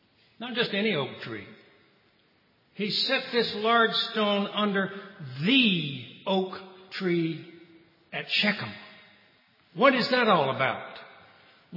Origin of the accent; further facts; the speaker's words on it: Mississippi, United States; Reminds me of a little town not far from the town I grew up in South Mississippi.